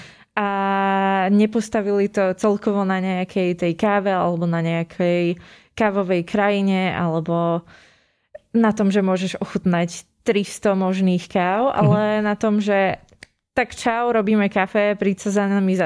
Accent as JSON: {"language": "Slovak", "town": "Veľké Kozmálovce", "region": "Nitra Region", "country": "Slovakia", "said": "Ja pochádzam z Veľkých Kozmaloviec, to je pri Loviciach okres Nitra. Takže tak, študovala som v Bystrici."}